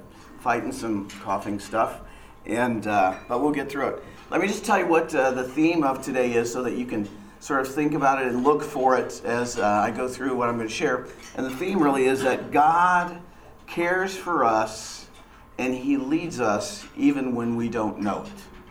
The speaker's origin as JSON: {"language": "English", "town": "Lawrence", "region": "Kansas", "country": "United States", "tie": "born or raised there", "said": "I grew up in Lawrence outside of Kansas City, and I grew up in the context of a family-owned business."}